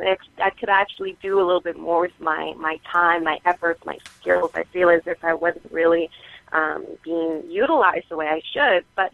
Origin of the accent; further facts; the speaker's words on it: New York City, New York, United States; I'm actually from New York City.